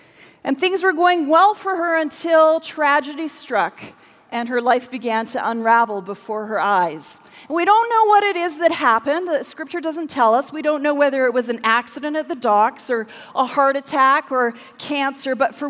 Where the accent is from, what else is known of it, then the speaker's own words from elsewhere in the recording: Canada; I don't know. I'm from Canada.